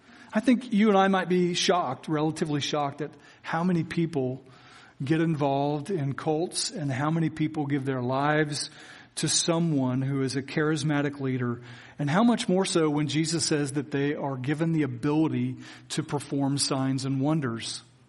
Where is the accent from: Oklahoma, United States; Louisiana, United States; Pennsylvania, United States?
Oklahoma, United States; Noble; My hometown, where I grew up in elementary school, Noble, Oklahoma, we used to ride our bikes all over.